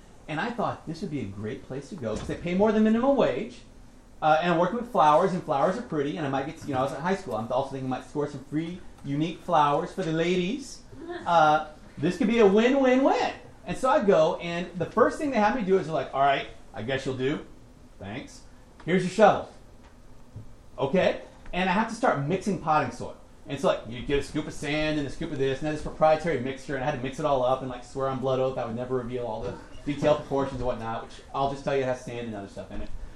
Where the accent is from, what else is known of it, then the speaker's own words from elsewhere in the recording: Louisiana, United States; I was raised in South Louisiana, the deep south.